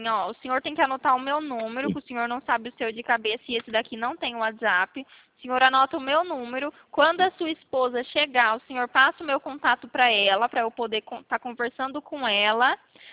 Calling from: Rio Claro, São Paulo, Brazil; Sou da cidade de Rio Claro, interior de São Paulo, perto de Campinas.

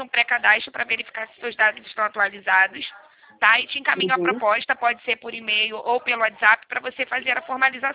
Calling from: Rio de Janeiro, Brazil; eu falo do Rio

